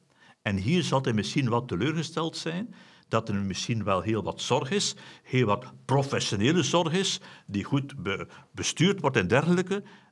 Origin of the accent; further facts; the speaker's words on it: Flanders, Belgium; Inderdaad, we mogen fier zijn als Vlaming